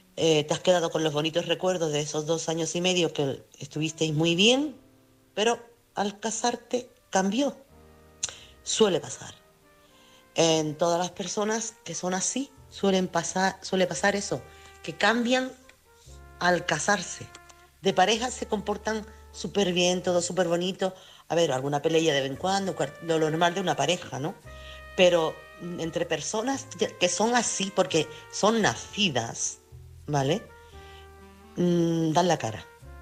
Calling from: Chiclana, Andalusia, Spain; Buenas noches … corresponsal de Chiclana.

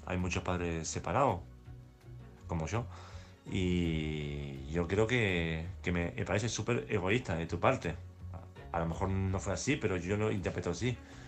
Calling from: Balearic Islands, Spain; de Mallorca.

